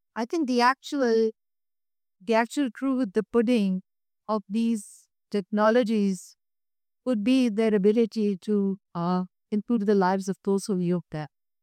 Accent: Pakistan; I come from Pakistan. There isn't a single household where there isn't a cell phone.

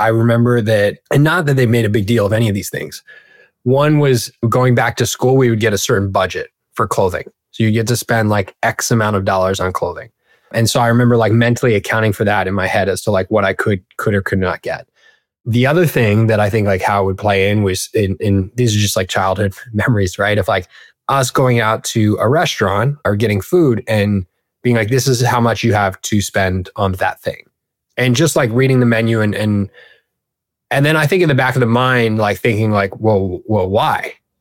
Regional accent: California, United States; So I grew up in Southern California. Dad is Mexican, mom's Italian, never lacking good food.

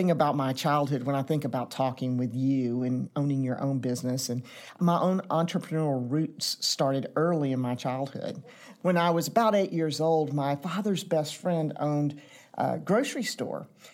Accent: Atlanta, Georgia, United States; I grew up in Atlanta, ate Chick-fil-A from the time I was a little girl.

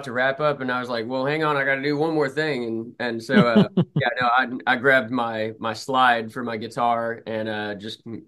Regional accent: the South, United States; You know, I mean, obviously growing up in the South, country music is a big deal.

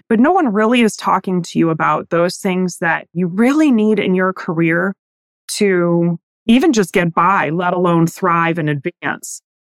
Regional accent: Michigan, United States; I grew up in Michigan, about 30 minutes away from now my alma mater, the University of Michigan.

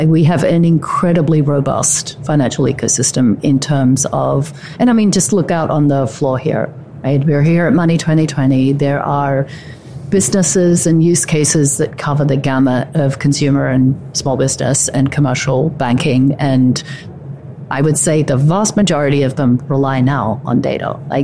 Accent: Australia; moved away; And as the Australian in the room who did pass, again, I have not been in Australia for a long time

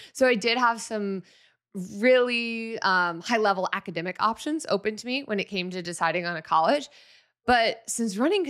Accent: Chicago, Illinois, United States; I did not grow up in New England. I grew up in Chicago.

